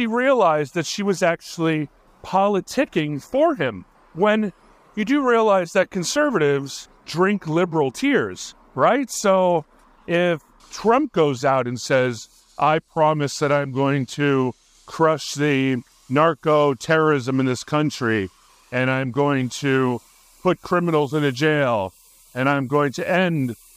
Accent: Hawaii, United States; because I found growing up in Hawaii very threatening and sometimes dangerous

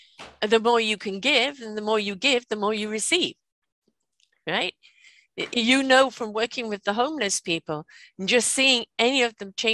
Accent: United Kingdom; I'm British

